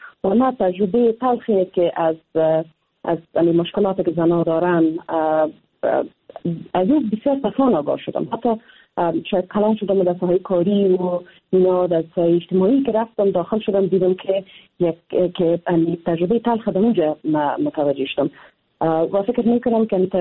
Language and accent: Persian; Afghanistan; من افغانستان مرا ساخته، با وجود از اینکه مشکلات داره، اما من یک افغان هستم